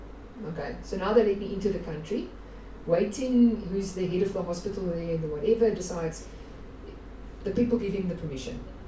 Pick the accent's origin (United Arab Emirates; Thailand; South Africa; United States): South Africa; you cannot enter Taiwan as a South African without a visa.